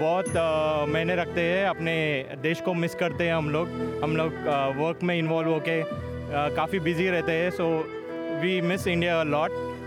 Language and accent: Hindi; Hyderabad, Telangana, India; मैं हैदराबाद इंडिया से हूँ